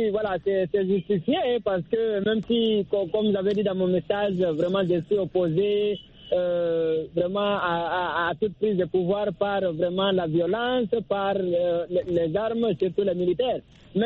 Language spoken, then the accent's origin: French; Guinea; je suis originaire de la Guinée-Conakry, donc j'ai vécu la prise du pouvoir.